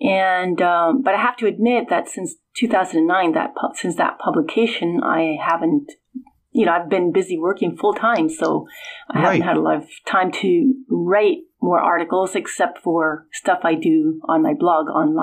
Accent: Madrid, Community of Madrid, Spain; born there; English is a second language; of all places in Spain, which is my country of origin. I was born in Madrid.

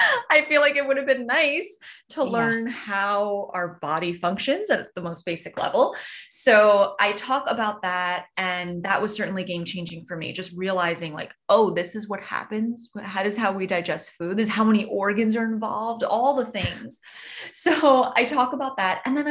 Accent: New York, United States; That's another thing about being a New Yorker, being a foodie

